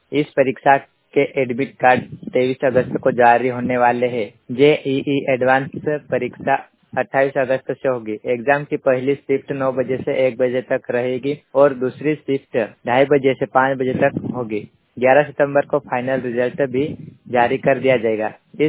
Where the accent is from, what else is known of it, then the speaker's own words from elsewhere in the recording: Sinjrada, Madhya Pradesh, India; बड़वानी जिले के ग्राम पंचायत सिंजराड़ा का निवासी हूँ।